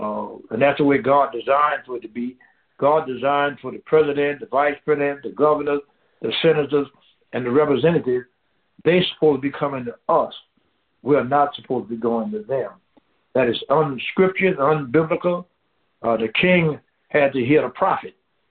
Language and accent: English; Deep South, United States; I'm from the Deep South, and I've had scales over my eyes for a long time